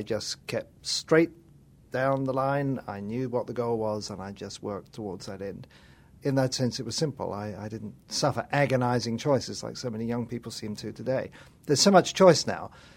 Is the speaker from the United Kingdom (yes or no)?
yes; England, United Kingdom; I grew up in England